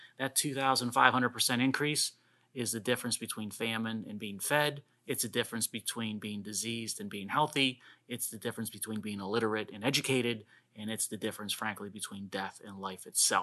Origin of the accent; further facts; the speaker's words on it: Pennsylvania, United States; What do you have to do when it comes to code, rules, regs, and laws to captain a boat in my home state of Pennsylvania?